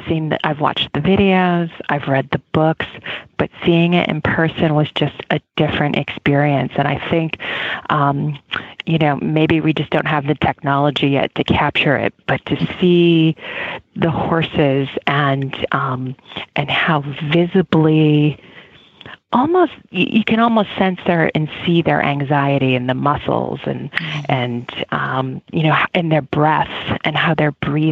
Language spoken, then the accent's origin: English; United States; first language English; when I came back to the U.S., and could hear my native tongue and hear people speaking English, it was kind of this moment of realization that, oh, okay, you know, I know what people are talking about. I'm comfortable in this language.